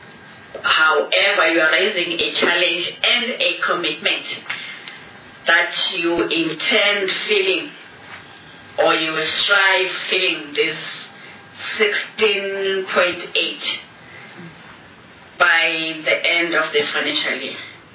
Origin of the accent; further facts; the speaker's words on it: Gauteng, South Africa; I'm from Gauteng, and I'm deployed at an area